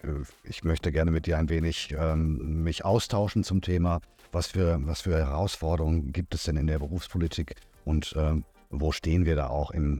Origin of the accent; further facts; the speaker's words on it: Germany; Ja, ich komme ja aus Deutschland und komme auch aus der Pflege